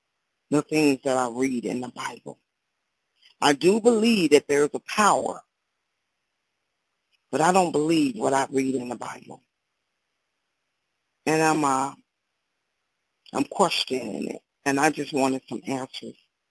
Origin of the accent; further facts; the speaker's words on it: Chicago, Illinois, United States; I'm from Chicago, Illinois.